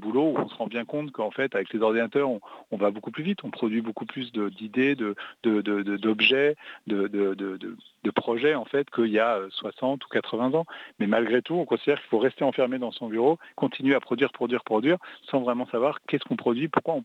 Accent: Marseille, Provence-Alpes-Côte d'Azur, France; moi je suis Marseillais, donc j'ai pas de gêne à dire que Marseille est une ville qui, à mes yeux, a beaucoup, beaucoup plus de recul

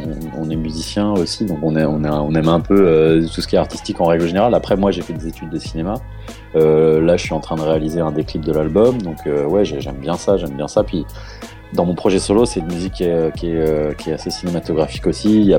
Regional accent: Nantes, Pays de la Loire, France; now in Bordeaux, France; Moi, j'ai beaucoup, enfin mes parents ont beaucoup déménagé. Moi, je suis nantais.

